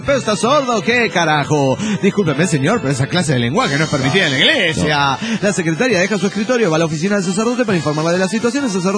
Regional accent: Guadalajara, Jalisco, Mexico; now in Brazil; yo soy de Guadalajara, estoy en Brasil

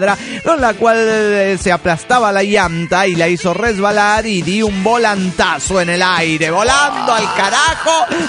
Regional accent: Aguascalientes, Mexico; de Aguascalientes, México.

